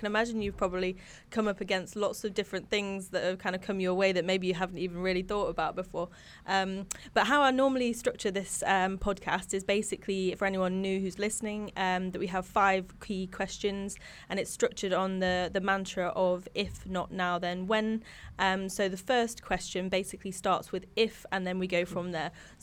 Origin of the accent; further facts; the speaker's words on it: East Midlands, United Kingdom; I'm like East Midlands.